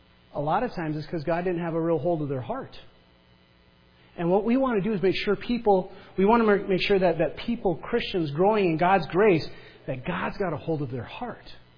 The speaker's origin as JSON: {"language": "English", "region": "Michigan", "country": "United States", "accent": "Upper", "said": "That was my Upper accent pulling in there. You know why it's so hard being from Northern Michigan? Because there's a lot of Finnish people, and Finnish people have a very thick accent up that way, and then we're right next to Canada."}